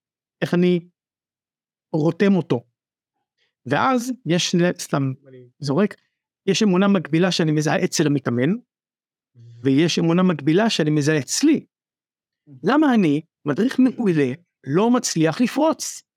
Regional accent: Nahariya, Northern District, Israel; also born or lived in Tel Aviv; now in Haifa, Israel; אני מנהריה, אבא לשתי בנות מקסימות, גרתי בתל אביב עד גיל 46, ולפני שנה עברנו לחיפה. אני גר בבת גלים, הים נמצא ממש פה, משהו כמו 10 מטרים ממני

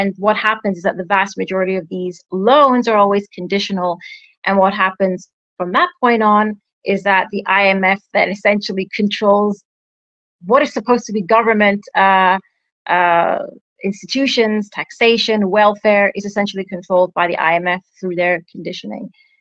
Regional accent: Larnaca, Larnaca District, Cyprus; I mean, I remember I grew up in Larnaca. That's where I'm from.

